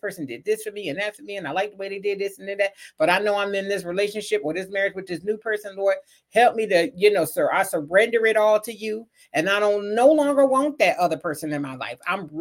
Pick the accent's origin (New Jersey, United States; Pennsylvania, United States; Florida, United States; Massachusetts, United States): Pennsylvania, United States; Philadelphia; You know, like I told you, I grew up in Philly, you know, so between Philly and Jersey, you know what I mean? I was, you know, a Philly girl.